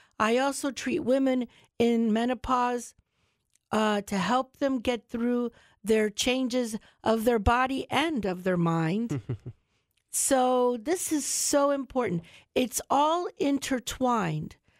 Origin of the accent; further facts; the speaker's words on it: Charlotte County, United States; I grew up in Charlotte County. Ever since I was a little girl, I wanted to be a doctor.